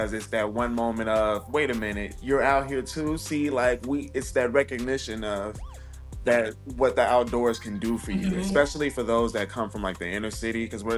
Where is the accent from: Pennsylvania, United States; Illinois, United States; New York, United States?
Illinois, United States; growing up in Illinois, it's very flat, quote unquote. If it wasn't for Chicago, it'd be swampland.